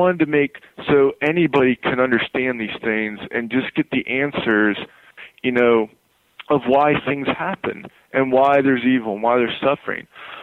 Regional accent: Panama City Beach, Florida, United States; I'm a Florida native. I've been born and raised in Florida all my life. I grew up in Panama City Beach, Florida.

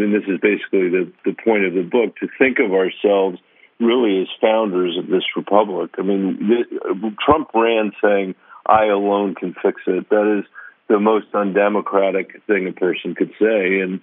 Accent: Colorado, United States; if you live in a state like Florida, where we had the first debate, or my home state of Colorado, the challenges of climate are all around us

